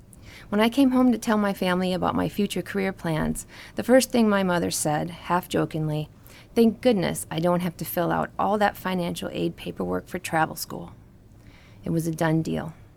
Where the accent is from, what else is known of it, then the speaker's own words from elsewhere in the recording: Cottonwood, Minnesota, United States; on a reunion visit to my hometown of Cottonwood, Minnesota, I was surprised to find the old K-12 school had been demolished.